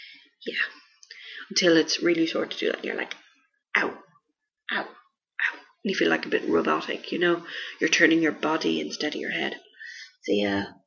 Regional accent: Ireland; But we're Irish, we do these fun things, and it's the letter OR.

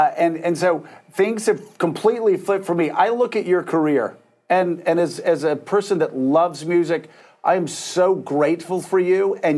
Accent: Florida, United States; I'm from Florida, so I grew up in a beach culture.

